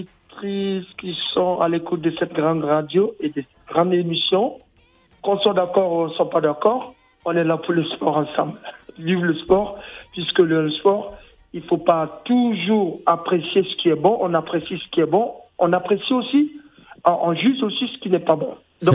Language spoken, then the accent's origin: French; Burkina Faso; je peux vous dire que je suis reparti en tant que Burkinabé